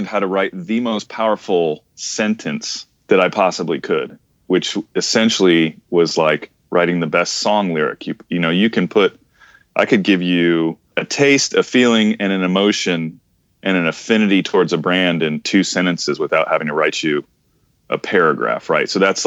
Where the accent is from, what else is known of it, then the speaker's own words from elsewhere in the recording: Connecticut, United States; Jeremy and I grew up together in Connecticut.